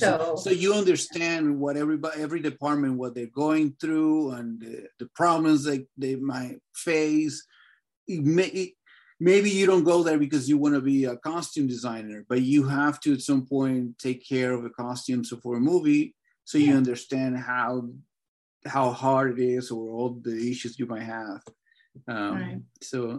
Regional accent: Venezuela; No, I grew up in Venezuela.

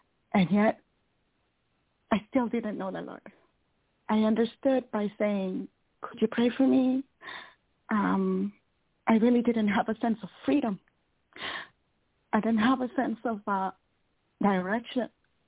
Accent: Canada; and I'm from Canada.

